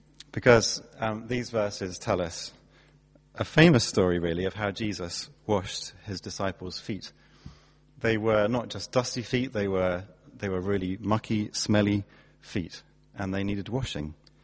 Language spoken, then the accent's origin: English; Coventry, West Midlands, United Kingdom; when I was growing up in Coventry, we had a patch of ground in our back garden.